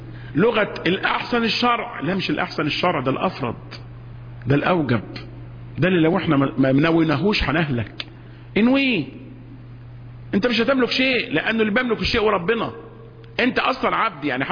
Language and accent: Arabic; Egypt; احنا كلنا مصريين